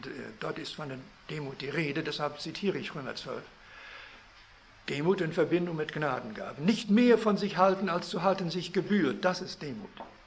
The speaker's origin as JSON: {"language": "German", "country": "Canada", "tie": "born or raised there", "said": "ich bin in Kanada aufgewachsen, aber meine Muttersprache ist Deutsch"}